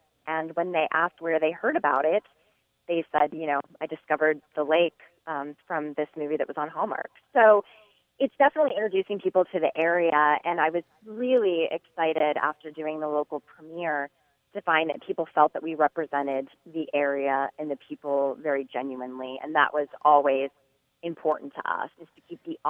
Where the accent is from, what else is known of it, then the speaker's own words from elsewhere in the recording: Warren, Ohio, United States; I'm from Northeast Ohio, a little town called Warren.